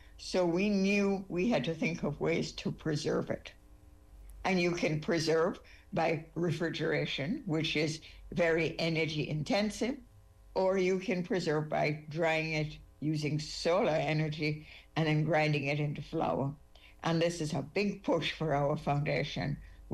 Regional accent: Jamaica; I'm from Jamaica

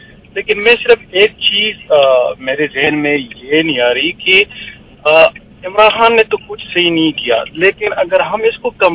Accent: Khyber Pakhtunkhwa, Pakistan; now in Canada; میں کے پی سے ہوں

